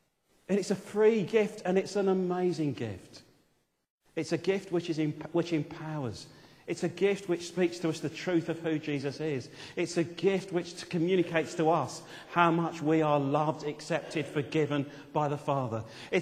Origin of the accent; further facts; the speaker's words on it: United Kingdom; I know it's difficult, and I know we're British